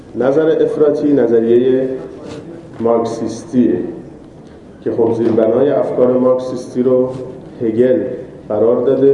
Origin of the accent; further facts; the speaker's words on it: Tehran, Tehran Province, Iran; now in Qom, Iran; من خودم چون حالا بچه تهران هستم و خب سالیان سالم که قم زندگی کردیم و تحصیل کردیم